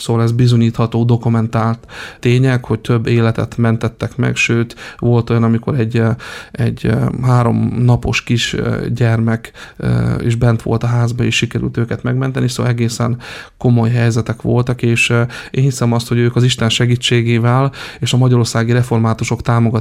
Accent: Dertsen, Zakarpattia Oblast, Ukraine; én derceni vagyok, én onnan származom

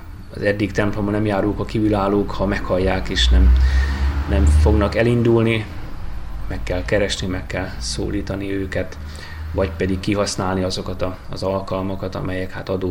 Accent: Hajdúsámson, Hajdú-Bihar, Hungary; Én Hajdúsámsoni származású vagyok egyébként, tehát nem messze innen kezdtem az életemet, illetve ott is élnek még most is a szüleim. Debrecenben jártam a református gimnáziumba

